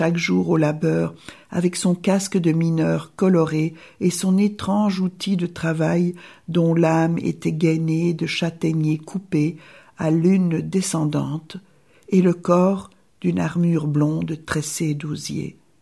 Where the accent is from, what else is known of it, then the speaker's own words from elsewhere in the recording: Toulouse, Occitanie, France; born there; même si je suis née à Toulouse